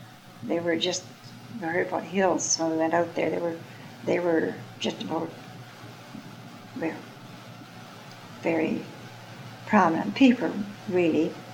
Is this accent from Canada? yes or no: yes; Vancouver, British Columbia, Canada; I was a city girl. And I come from the Kitsilano out there